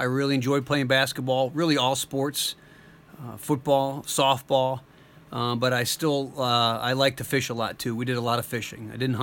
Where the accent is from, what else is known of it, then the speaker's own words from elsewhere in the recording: Lakewood, United States; also born or lived in Bay Shore; I was born in 1966 in Bayshore, New York, which is on Long Island.